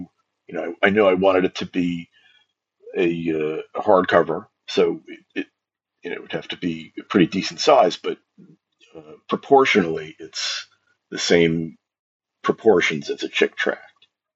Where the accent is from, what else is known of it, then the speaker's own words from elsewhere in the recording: New York, United States; because I grew up in New York, but spent a lot of time out on Long Island, which is very suburban.